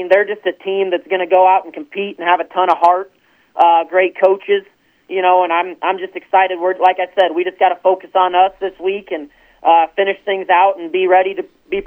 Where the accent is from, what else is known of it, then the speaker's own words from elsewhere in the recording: Nebraska, United States; You know, from my experience growing up in the Sand Hills, you know, anytime you play a Sand Hills-based team, you know you're going to get a four-quarter fight.